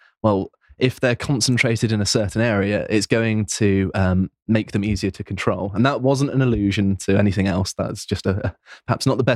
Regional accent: South West England, United Kingdom; significance to me because I'm from Devonshire

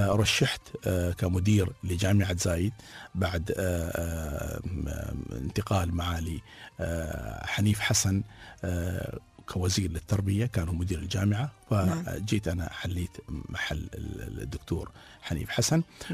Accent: United Arab Emirates; إحنا أبناء البلد، أبناء الإمارات، أبناء عيال زايد

